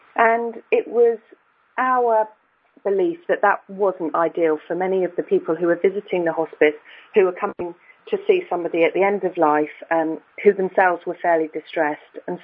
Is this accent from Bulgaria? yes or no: no; Rugby, West Midlands, United Kingdom; born there; I was born in Rugby in the UK, which many of you will understand is the birthplace of rugby football.